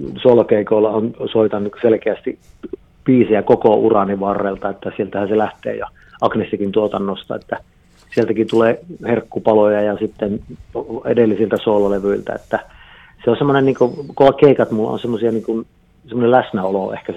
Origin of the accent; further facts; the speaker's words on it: Martinniemi, North Ostrobothnia, Finland; jos hän käy mökillä pissaamassa jokeen, niin me Martinniemessä siellä suistossa sitten kärsimme.